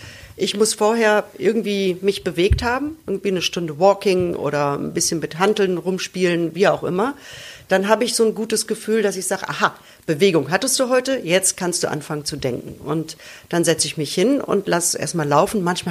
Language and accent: German; North Rhine-Westphalia, Germany; Das ist ein Buch, das beschäftigt sich im Prinzip mit meiner Kindheit im Ruhrpott